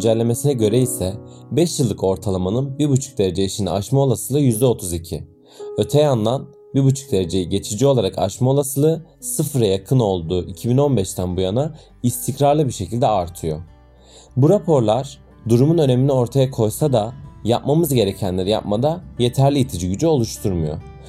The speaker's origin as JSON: {"language": "Turkish", "town": "Alanya", "region": "Antalya", "country": "Turkey", "tie": "born or raised there", "said": "selam. Alanya'da doğdum ve büyüdüm."}